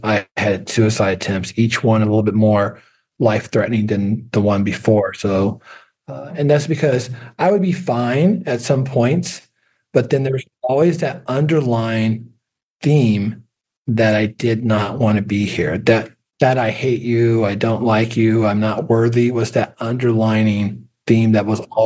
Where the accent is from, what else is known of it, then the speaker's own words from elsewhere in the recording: Kansas City, Missouri, United States; Kansas City, Missouri. I also lived on the Kansas side as well. So grew up in Kansas City, Missouri, but also lived on the Kansas side.